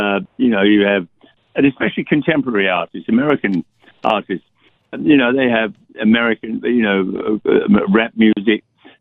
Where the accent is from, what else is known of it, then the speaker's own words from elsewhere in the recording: London, United Kingdom; now in United States; Ever since I was a kid growing up in Southwest London, I always wanted to come to America.